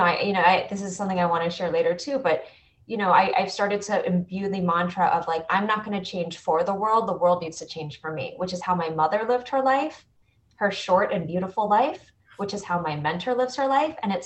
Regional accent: United States; I'm Korean American.

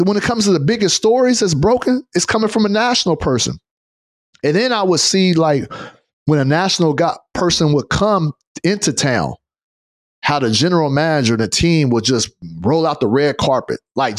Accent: Fresno, California, United States; I come from Fresno, California, bro. Like, the area I grew up in was the west side of Fresno, where it's primarily Blacks, Asians, and Hispanics, right?

